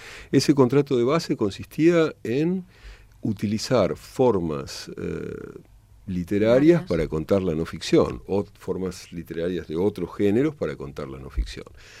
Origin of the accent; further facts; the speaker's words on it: Buenos Aires, Argentina; Yo soy de Buenos Aires, de la capital, que es una ciudad que da mucho la espalda a las provincias argentinas